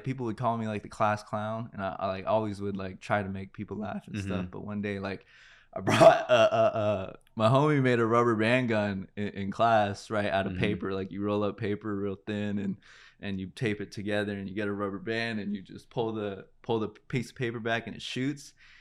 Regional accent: Santa Clarita, California, United States; also born or lived in Panorama City; So I'm from, so I was born in Panorama City, and I lived in the La Brea Tar Pits for a couple of years, but I really established like who I was in Santa Clarita, right?

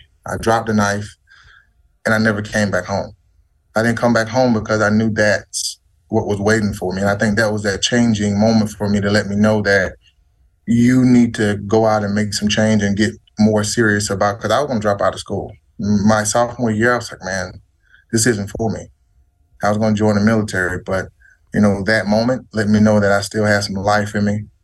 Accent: the South, United States; Like, I mean, I'm from the South. I like being outside

